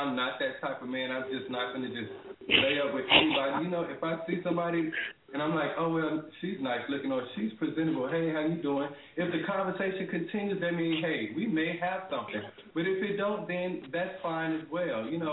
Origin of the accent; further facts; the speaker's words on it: Chicago, Illinois, United States; now in Alabama, United States; I am from the south side of Chicago. They don't play that shit there. You're not going to just be walking in no hood dressed like no girl.